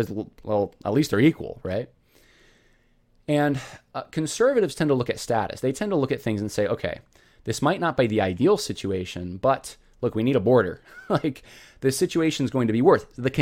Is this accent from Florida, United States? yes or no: no; California, United States; born there; I can say that. I was born in California.